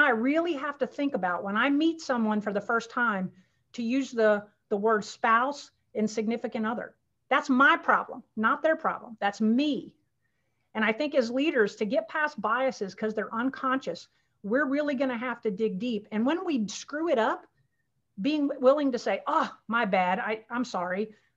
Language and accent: English; the South, United States; So again, for me, I grew up in the South